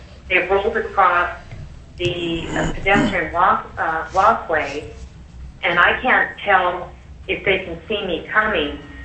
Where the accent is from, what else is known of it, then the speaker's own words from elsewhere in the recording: Anchorage, Alaska, United States; I'm from Anchorage, Alaska, and I'm representing myself.